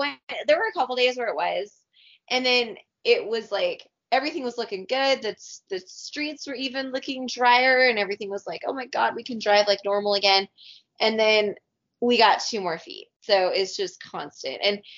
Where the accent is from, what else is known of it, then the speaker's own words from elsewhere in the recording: Boise, Idaho, United States; I'm from Boise, Idaho, which is just a couple hours south. But we have seasons there.